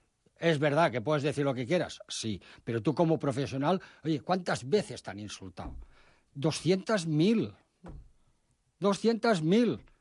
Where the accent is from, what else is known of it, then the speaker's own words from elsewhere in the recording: Cornellà, Catalonia, Spain; yo soy de Cornellá, he nacido en Cornellá y estoy orgulloso.